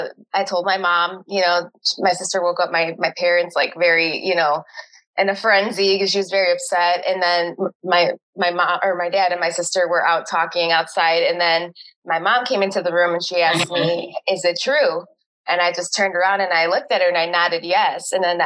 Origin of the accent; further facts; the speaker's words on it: Chicago, Illinois, United States; So I was born in Chicago, moved to the suburbs when I was about four or five years old.